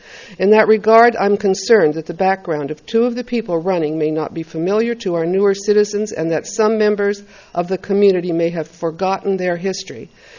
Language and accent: English; Los Osos, California, United States; Greetings from Los Osos. I'm also from Los Osos.